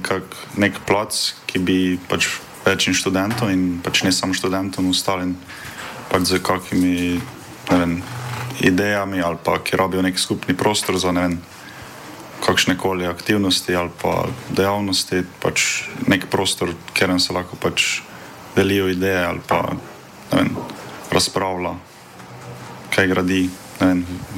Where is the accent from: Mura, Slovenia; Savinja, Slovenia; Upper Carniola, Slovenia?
Mura, Slovenia; Jaz sem iz Pomurja, iz ene manjše vasi.